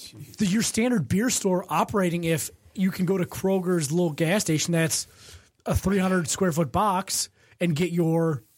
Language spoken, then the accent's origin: English; Michigan, United States; accent: Michigan; There's my Michigan accent